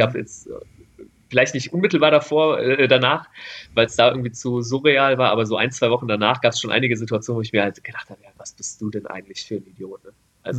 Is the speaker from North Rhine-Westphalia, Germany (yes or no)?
yes; Düsseldorf, North Rhine-Westphalia, Germany; born there; ich bin gebürtiger Düsseldorfer